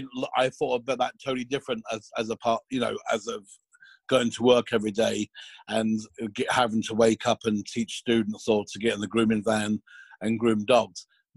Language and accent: English; United States; You know, in America, I made all my mistakes in America and I grew up in America.